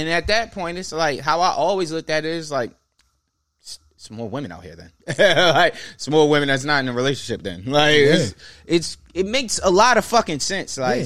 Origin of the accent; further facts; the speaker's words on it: Baltimore, Maryland, United States; you're always gonna be Weebe because I'm from Baltimore.